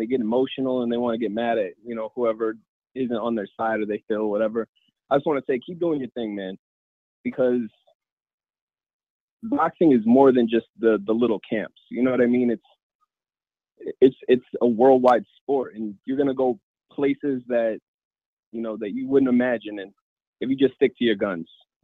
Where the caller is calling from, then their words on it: Denver, Colorado, United States; from Denver.